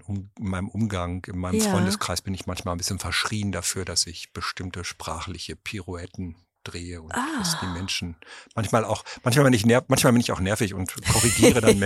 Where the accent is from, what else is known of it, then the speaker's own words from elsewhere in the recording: Münster, North Rhine-Westphalia, Germany; ich komme ja aus Münster.